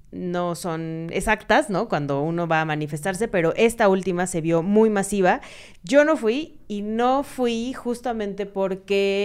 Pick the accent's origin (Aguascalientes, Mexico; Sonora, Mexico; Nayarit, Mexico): Sonora, Mexico; Hermosillo; now in Mexico City, Mexico; ver lugares como mi pueblo en Hermosillo